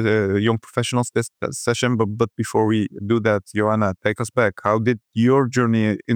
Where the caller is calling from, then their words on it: Netherlands; Yeah, I'm calling in from Europe, the Netherlands.